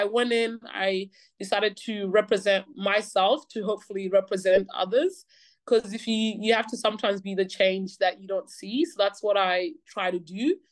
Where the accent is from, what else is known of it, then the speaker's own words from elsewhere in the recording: Australia; growing up in Australia